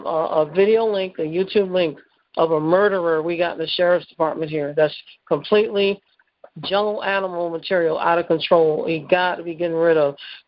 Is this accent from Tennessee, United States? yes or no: no; Florida, United States; Remember, I was from Florida. Now I'm here in Harris County, Texas.